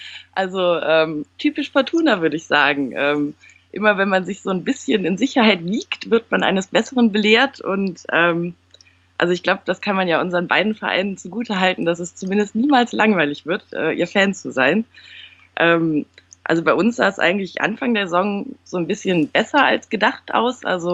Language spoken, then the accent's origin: German; Düsseldorf, North Rhine-Westphalia, Germany; Ich bin in Düsseldorf geboren und aufgewachsen